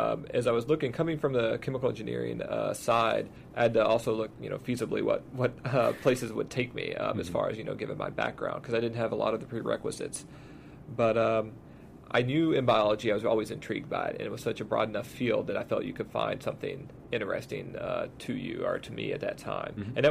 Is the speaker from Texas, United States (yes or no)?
yes; Texas, United States; So I grew up in Texas, went to UT Austin